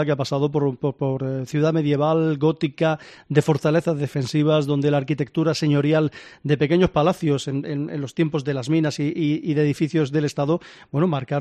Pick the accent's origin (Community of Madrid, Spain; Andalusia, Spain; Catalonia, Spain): Andalusia, Spain; Linares; vamos a hablar de mi pueblo, que ya tenía yo ganas, ¿eh? Vamos a hablar de Linares, porque Linares atesora un variado, rico y amplio patrimonio.